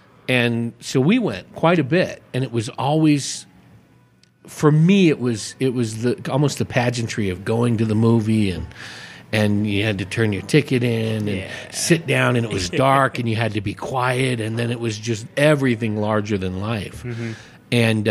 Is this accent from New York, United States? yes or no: no; California, United States; I'm from the San Francisco Bay Area, the East Bay